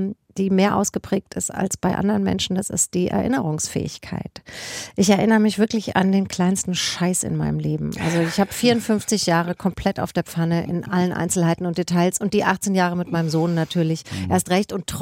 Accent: Spessart, Germany; born or raised there

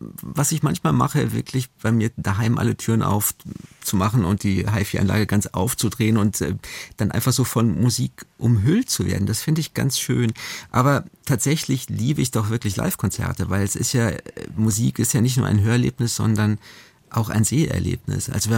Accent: North Rhine-Westphalia, Germany; Wir sind beide Rheinländer, also so klassische Frohnaturen

